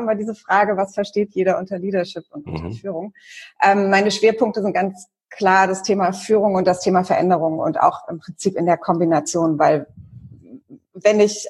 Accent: Heidelberg, Baden-Württemberg, Germany; ich erinnere mich an ein paar interessante Situationen am Neckar in Heidelberg, wo ich aufgewachsen bin, wo man schön gerade fahren kann.

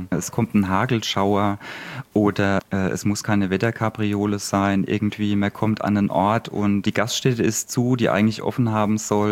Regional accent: Mannheim, Baden-Württemberg, Germany; also born or lived in Palatinate Forest; bin aus Mannheim, geboren im Pfälzerwald. Also ich komme auch aus einer Waldregion, auch aus dem Mittelgebirge.

